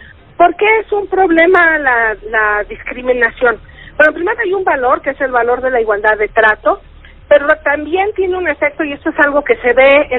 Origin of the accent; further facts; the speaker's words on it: Mexico; ¿Qué tanto hay discriminación en México? ¿Qué tanto somos discriminados los mexicanos?